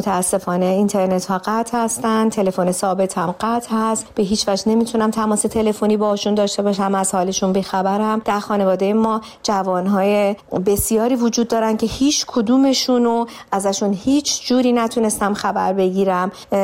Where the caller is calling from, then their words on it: Germany; از آلمان هستم.